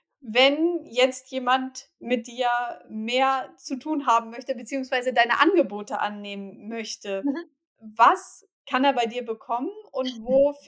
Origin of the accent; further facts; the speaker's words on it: Bremen, Germany; ich komme übrigens ursprünglich aus Bremen.